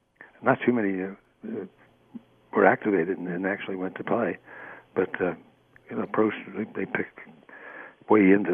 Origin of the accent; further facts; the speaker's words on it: Philadelphia, Pennsylvania, United States; Yes, I am from Philadelphia.